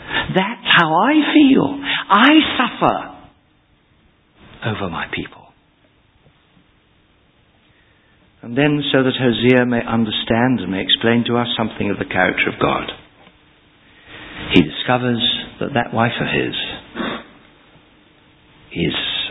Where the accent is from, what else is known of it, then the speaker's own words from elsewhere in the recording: Wales, United Kingdom; I speak as a Welshman observing the English.